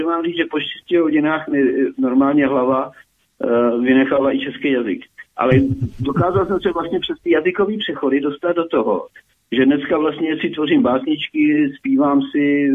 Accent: Tachov, Plzeň Region, Czechia; also born or lived in Karlovy Vary; A já jsem se narodil jako Čech v Karlových Varech. Žili jsme v Tachově, takže jako malý dítě. Moje máma sama rozgovárovala na ruském jazyce. Můj otco se mnou zhováral po slovensky a já jsem chodil do české školy.

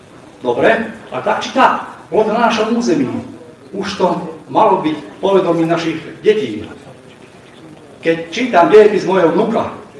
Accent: Nitra Region, Slovakia; Ja pochádzam z dediny od Nových Zámkov

